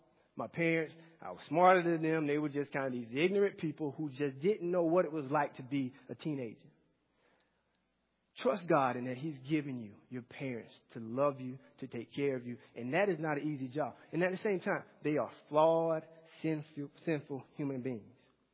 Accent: the South, United States; me growing up in the South, I go to the church, and it's a multi-ethnic church.

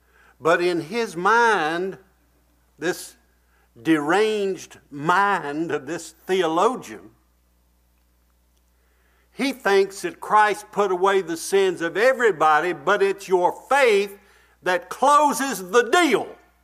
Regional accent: Bassett, Virginia, United States; my job at home, when we grew up in Bassett, Virginia, I had to take the garbage out to the trash can

